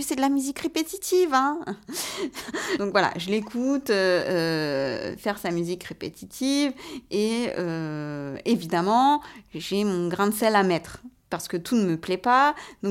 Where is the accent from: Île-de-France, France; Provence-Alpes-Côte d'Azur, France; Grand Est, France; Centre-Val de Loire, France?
Île-de-France, France; Aulnay-sous-Bois; j'ai grandi à Aulnay-sous-Bois. Qu'à Aulnay-sous-Bois, les Sri Lankais, c'est vraiment la minorité de la minorité.